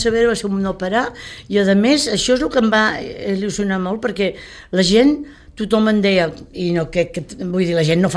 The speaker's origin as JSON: {"language": "Catalan", "town": "Sitges", "region": "Catalonia", "country": "Spain", "said": "soc una de Sitges"}